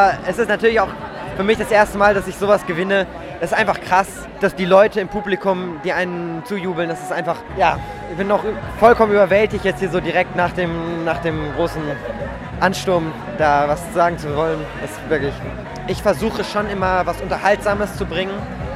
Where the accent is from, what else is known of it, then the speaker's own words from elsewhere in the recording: Munich, Bavaria, Germany; Aber ich bin Münchner